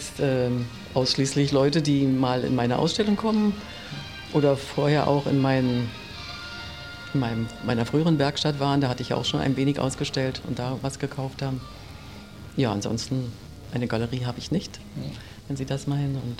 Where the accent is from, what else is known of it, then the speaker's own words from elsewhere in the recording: Berlin, Germany; Ich komme aus Berlin-Köpenick und bin hier in diesem schönen Haus, was mir jedenfalls so unheimlich interessant erscheint und gut gefällt, ein halbes Jahr, noch nicht so lange.